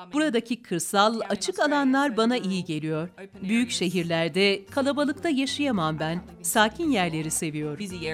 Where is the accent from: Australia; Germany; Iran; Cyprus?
Australia; Turkish is a second language; now in Göreme, Turkey; Avustralya'da bir çiftlikte büyüdüm ben.